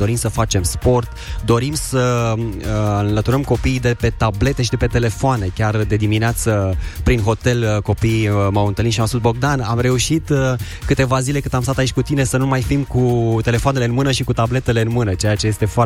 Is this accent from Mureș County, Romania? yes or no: no; Cluj-Napoca, Cluj County, Romania; Da, noi venim de la Cluj-Napoca, suntem pe litoral vara aceasta